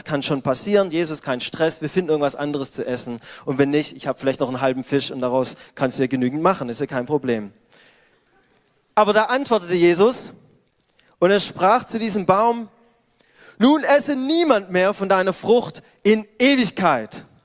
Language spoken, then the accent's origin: German; Baden-Württemberg, Germany; Ich komme ja aus dem Remstal.